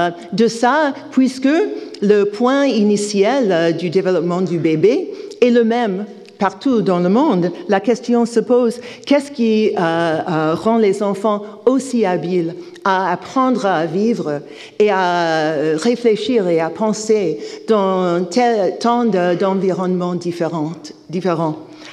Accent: United States; je suis psychologue développemental, et chez moi, aux États-Unis, la psychologie développementale est considérée comme un domaine secondaire

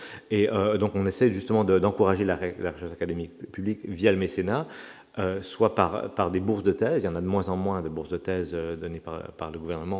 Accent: Canada; moi je viens du Canada, et au Canada, l'industrie forestière est très importante

